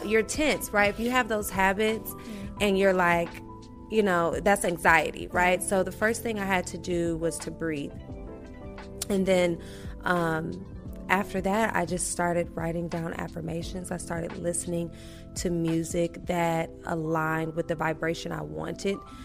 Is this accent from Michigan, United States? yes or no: no; Milwaukee, Wisconsin, United States; So I grew up, I'm from Milwaukee, Wisconsin, small town gal where, you know, there's cheese and beer and all these other things.